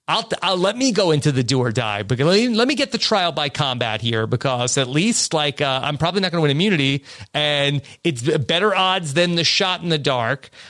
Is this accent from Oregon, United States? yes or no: no; East Meadow, New York, United States; also born or lived in Wantagh; I grew up in East Meadow, and then my parents moved to Wantagh. I went there when I started high school, we went to Wantagh.